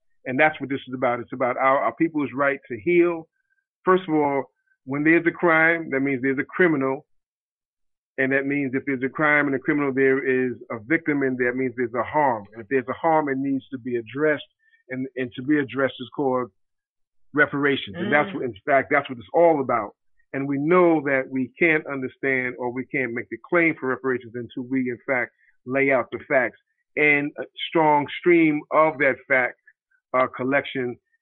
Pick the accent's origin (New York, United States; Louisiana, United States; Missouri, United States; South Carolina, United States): New York, United States; New York City; And I grew up in Harlem, so of course that's also a front to me as well.